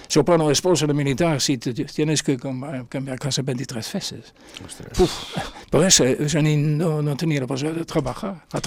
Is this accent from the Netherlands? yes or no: yes; Netherlands; Spanish is a second language; Nací en Holanda, he ido, como se dice, al instituto, bachillerato en esta época. Sí. Lógicamente, yo nací en 1945.